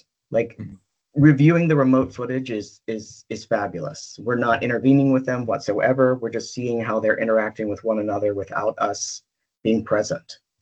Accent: Southeast, United States; Despite growing up in the Southeast, I had never heard of red wolves.

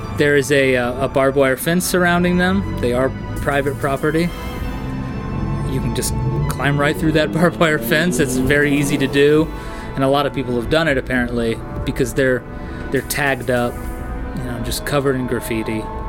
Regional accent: Coolidge, Arizona, United States; So I grew up in Coolidge, which is a neighboring town, and it's close enough, you know.

